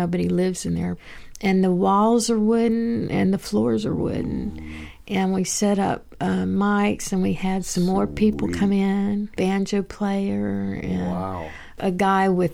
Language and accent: English; Florida, United States; I didn't feel compelled to move back to my hometown in Florida where my brother is or to St. Pete where my sister is.